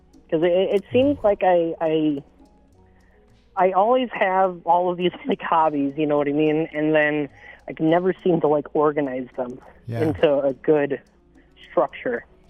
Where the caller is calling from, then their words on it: Buffalo, New York, United States; Buffalo, New York.